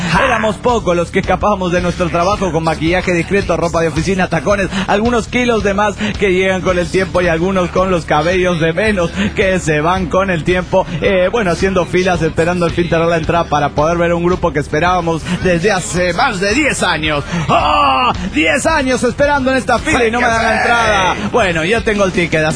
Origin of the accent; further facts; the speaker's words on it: Pénjamo, Guanajuato, Mexico; de Pénjamo en Guanajuato, México.